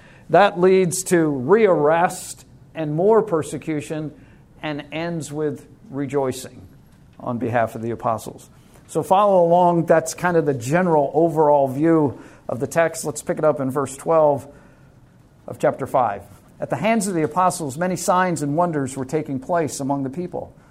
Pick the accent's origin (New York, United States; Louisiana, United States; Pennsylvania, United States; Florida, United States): New York, United States; Most of you know that I grew up on Long Island, and I learned to swim at an early age.